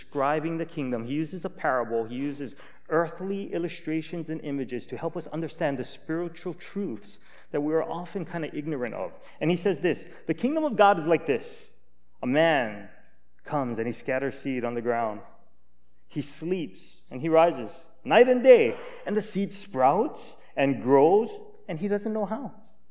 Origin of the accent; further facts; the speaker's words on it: Hawaii, United States; As you guys know, I'm from Hawaii. Either that or my English isn't very proper and I have a bad accent. But you guys probably know that I come from Hawaii.